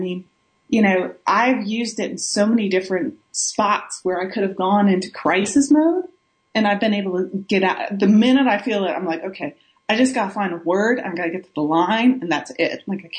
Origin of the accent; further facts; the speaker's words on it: the South, United States; I'm not from Missouri, but I'm from the South.